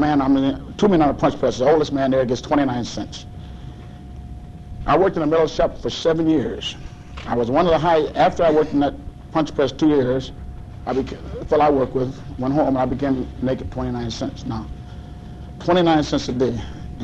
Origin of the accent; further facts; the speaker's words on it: New York, United States; And I'm born and raised in New York State.